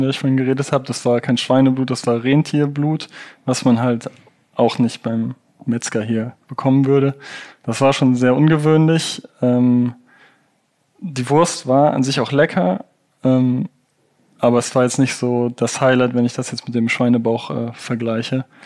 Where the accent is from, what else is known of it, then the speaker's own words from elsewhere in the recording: Rhineland, Germany; Ich bin ja auch aus dem Rheinland